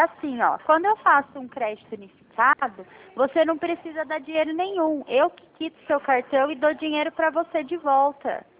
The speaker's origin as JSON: {"language": "Portuguese", "region": "São Paulo", "country": "Brazil", "said": "só que eu sou da região do estado de São Paulo."}